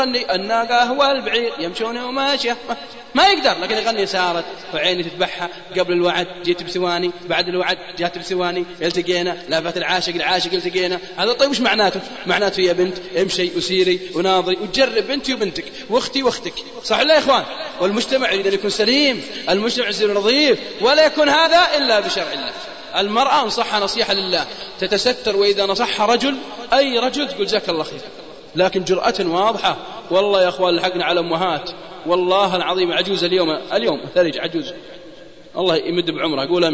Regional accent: Al-Qassim, Saudi Arabia; بعطيكم شيء متأكد منه عندنا بالقصيم

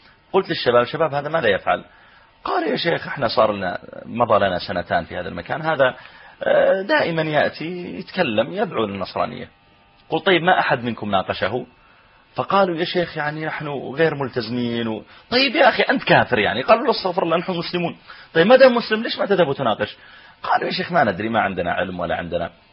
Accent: Pakistan; Arabic is a second language; أنا أعجمي أنا باكستاني

